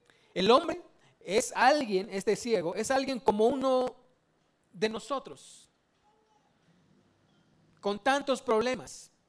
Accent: Mexico; born there; Yo le decía, Señor, ¿por qué nací en México?

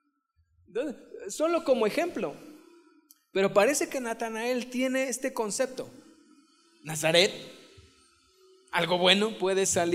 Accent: Mexico; Es como en mi país, la mayoría del país no quiere mucho a los que son del Distrito Federal.

